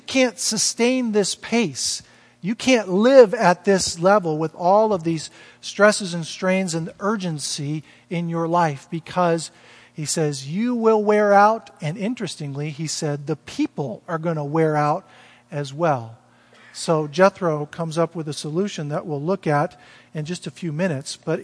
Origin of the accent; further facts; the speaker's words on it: Florida, United States; I'm from Florida, so sinkholes are pretty popular.